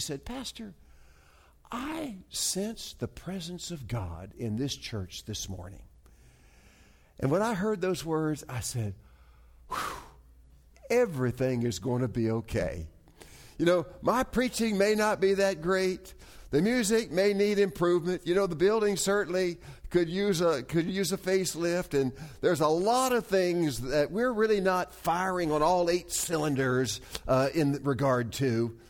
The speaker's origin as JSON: {"language": "English", "region": "Virginia", "country": "United States", "tie": "born or raised there", "said": "and I moved back to my hometown in Virginia, Northern Virginia, and became a pastor of a church there"}